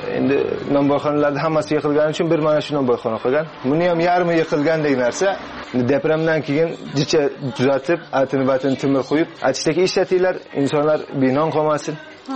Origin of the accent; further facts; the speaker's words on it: Jeddah, Makkah Province, Saudi Arabia; Bizlar ham Saudiya Arabistoni Jidda shahrida tug'ilganmiz. 18 yil ana shu yerda yashaganmiz.